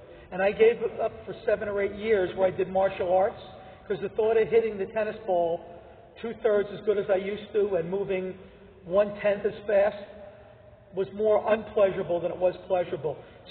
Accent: New York City, New York, United States; Maybe because I grew up in New York City and the tennis

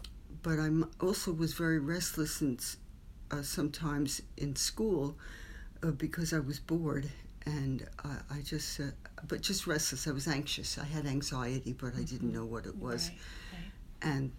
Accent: Manhattan, New York, United States; born there; I was born in Manhattan, in New York Hospital, and in 1946.

